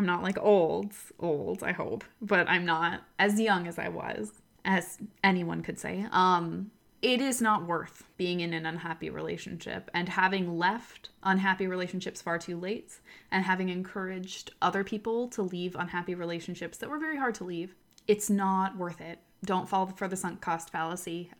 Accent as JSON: {"language": "English", "country": "United States", "said": "So I'm American."}